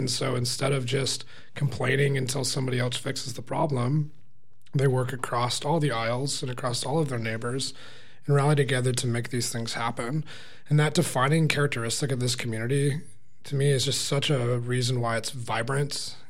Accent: Portland, Oregon, United States; also born or lived in Los Angeles; I come from the West Coast, Portland, Oregon, and Los Angeles, and those communities are beautiful in their own right.

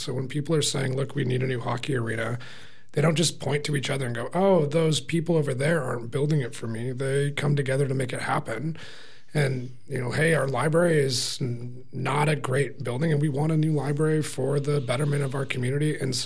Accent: Portland, Oregon, United States; also born or lived in Los Angeles; I come from the West Coast, Portland, Oregon, and Los Angeles, and those communities are beautiful in their own right.

